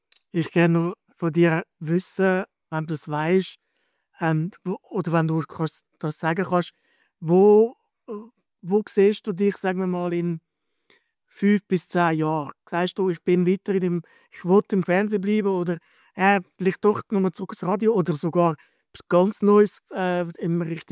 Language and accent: German; Switzerland; das bin ich aus der Schweiz anders gewöhnt